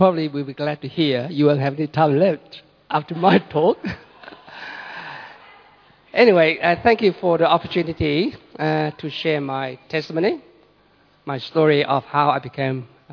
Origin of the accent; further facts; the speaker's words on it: Vietnam; moved away as an adult; Growing up in Vietnam as a little boy, we, as my generation of people, were so used to with wars that we didn't think about it.